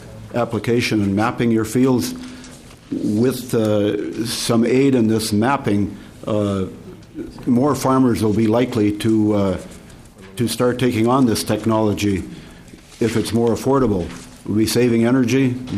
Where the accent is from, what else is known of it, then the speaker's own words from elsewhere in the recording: Oslo, Minnesota, United States; I'm from Oslo, Minnesota, northwestern Minnesota, in the heart of the Red River Valley.